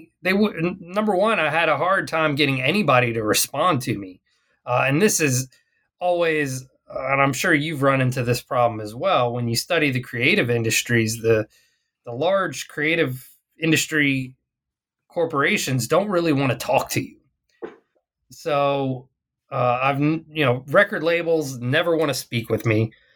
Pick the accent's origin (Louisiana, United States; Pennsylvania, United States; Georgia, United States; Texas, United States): Texas, United States; Arlington; it came to my hometown. So Arlington, Texas is the place kind of in the Dallas-Fort Worth metroplex